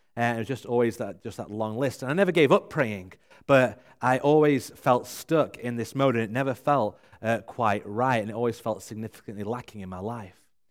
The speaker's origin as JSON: {"language": "English", "region": "England", "country": "United Kingdom", "said": "I mean, you think I sound quite eloquent because I'm from England, but to most English people, I sound like a commoner"}